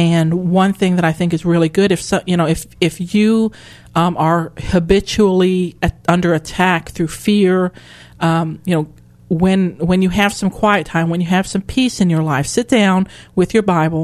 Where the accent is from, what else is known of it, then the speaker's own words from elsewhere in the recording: Houston, Texas, United States; I have, you know, I grew up in the Houston area.